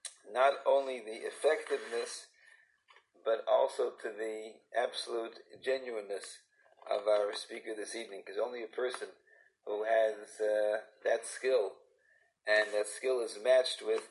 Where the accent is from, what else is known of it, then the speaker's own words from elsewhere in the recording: Toronto, Ontario, Canada; a very, very close acquaintance back in my hometown in Toronto